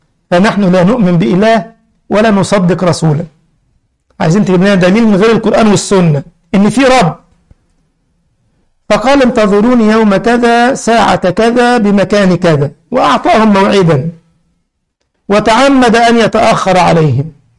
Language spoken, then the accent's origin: Arabic; Egypt; عندنا في مصر في المية بتاعت الوضوء كلها مية وربما يكون في نجاسات